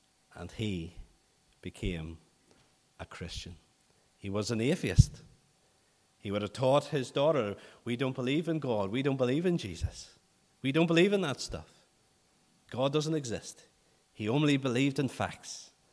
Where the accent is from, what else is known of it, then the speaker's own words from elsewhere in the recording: Northern Ireland, United Kingdom; I come from South Armagh.